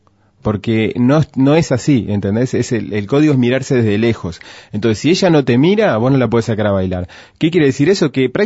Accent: Uruguay; yo soy más uruguayo que todos

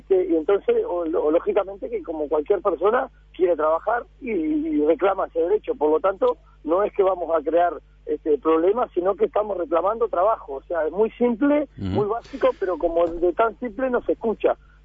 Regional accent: Uruguay; somos uruguayos, tenemos hijos y nietos

